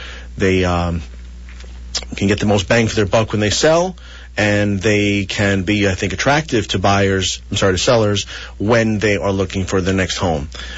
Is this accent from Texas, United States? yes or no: no; New Rochelle, New York, United States; I'm from New Rochelle. I have some friends from there as well.